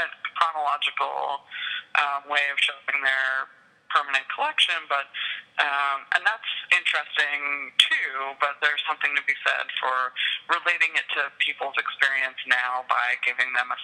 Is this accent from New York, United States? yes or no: yes; New York, United States; and I am originally from New York.